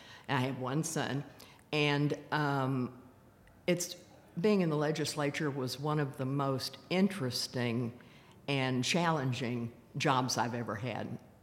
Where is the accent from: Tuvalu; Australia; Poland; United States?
United States; Houston, Texas; I was born and raised in Houston.